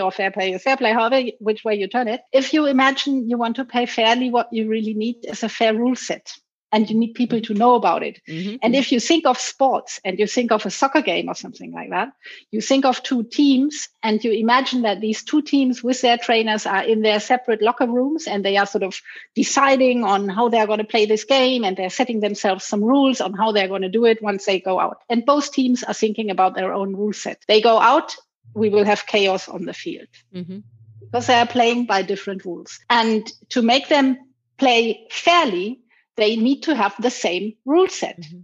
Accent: Canary Islands, Spain; also born or lived in Germany; I grew up on the Canary Islands and in Germany. I feel a bit like an international person, having gone to German schools, to English schools.

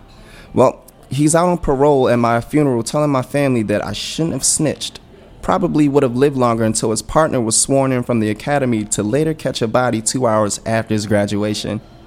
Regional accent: Baltimore, Maryland, United States; I'm from Baltimore City in Maryland. I won't get too deep into which location, because okay. Most people probably don't know, but I'm from Cherry Hill, Maryland.

